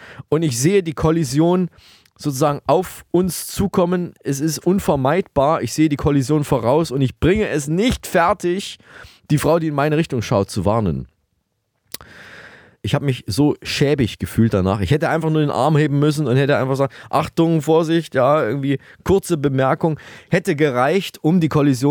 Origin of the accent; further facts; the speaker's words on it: Saalfeld, Thuringia, Germany; wartet in meiner alten Heimat, in meiner Geburtsstadt Saalfeld.